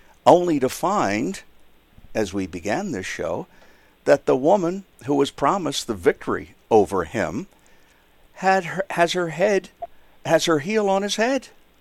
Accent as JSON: {"language": "English", "town": "Philadelphia", "region": "Pennsylvania", "country": "United States", "said": "I hate to say this as a Philadelphian"}